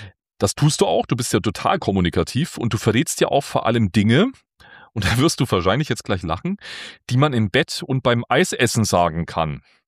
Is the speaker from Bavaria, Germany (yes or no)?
yes; Bavaria, Germany; born there; Ich habe mich tatsächlich auch in Baden-Württemberg verliebt, bin gebürtiger Franke, ich kenne natürlich die Ecke dort auch ein bisschen.